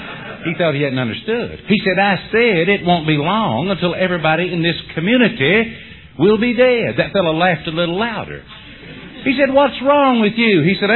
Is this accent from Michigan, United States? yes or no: no; London, Kentucky, United States; it is so great to be back here in my hometown, London, Kentucky. Now, I grew up about 15 miles off the main road, down toward East Bernstadt Route 1.